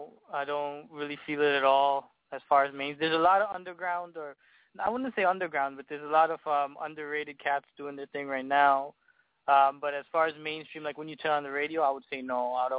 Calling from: Toronto, Ontario, Canada; Right now I'm calling from Toronto, Canada. We're here right now.

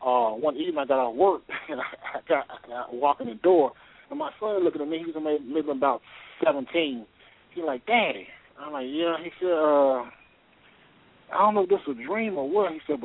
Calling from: Tuscaloosa, Alabama, United States; I'm calling from Tuscaloosa, Alabama.

